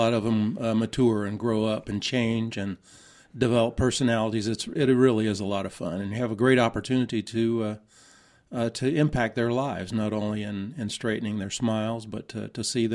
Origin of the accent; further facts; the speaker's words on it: Lynchburg, Virginia, United States; also born or lived in Tucson, Arizona / Michigan; I'm a native Virginian. Okay. I was born in Lynchburg, Virginia.